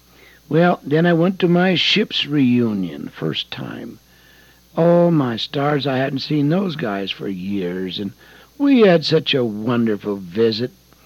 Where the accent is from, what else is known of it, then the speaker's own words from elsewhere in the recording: The Dalles, Oregon, United States; the first class reunion that I ever attended in my hometown of the Dalles, Oregon.